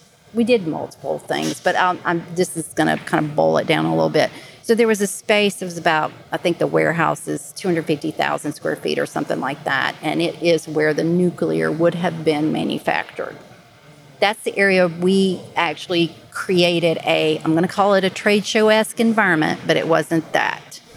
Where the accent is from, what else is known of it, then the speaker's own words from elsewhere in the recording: Louisiana, United States; I'm from Southeast Louisiana, was affected by Hurricane Katrina.